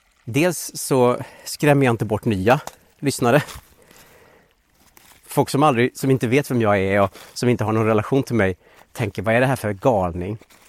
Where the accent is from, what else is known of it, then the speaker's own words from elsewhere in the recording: Dalarna County, Sweden; Jag växte upp i Dalarna då